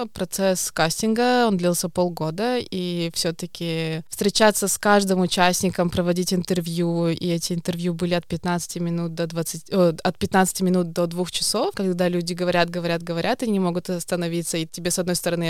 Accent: Narva, Ida-Viru County, Estonia; Да, вообще я родом из Нарвы.

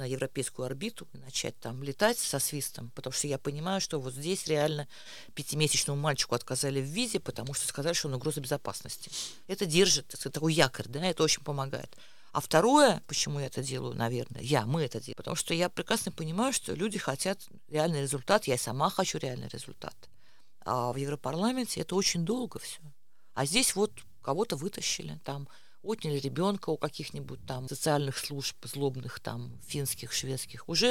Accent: Estonia; я русскоязычный политик из Эстонии

